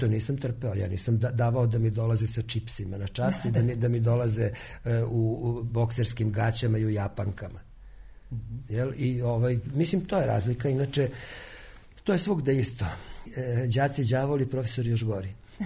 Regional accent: Zrenjanin, Vojvodina, Serbia; also born or lived in Kikinda / Novi Sad; now in Belgrade, Serbia; Ja sam rođen u Kikindi, otac mi je Zrenjaninac i ja sam zapravo i osnovnu školu i gimnaziju i muzičku školu završio u Zrenjaninu, a iza toga sam živeo u Novom Sadu i studije sam naravno proveo u Beogradu

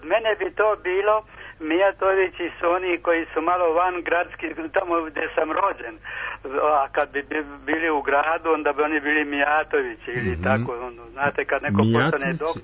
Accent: Derventa, Republika Srpska, Bosnia & Herzegovina; born there; Ja sam rođen tamo u Severnoj Bosni, okolina Dervente, između Dervente i Bosanskog Broda.

